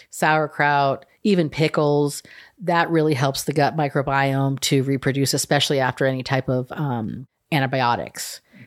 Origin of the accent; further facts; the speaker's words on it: California, United States; I'm from California, so whenever I can get organic fruits and vegetables, I like the farmer's market here.